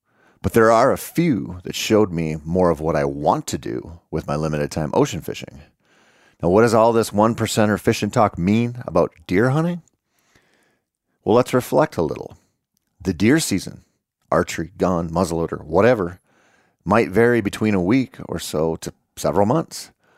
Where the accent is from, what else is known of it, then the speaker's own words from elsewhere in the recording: Minnesota, United States; it's really not a great hobby to have as a Minnesotan who makes outdoor writer kind of money.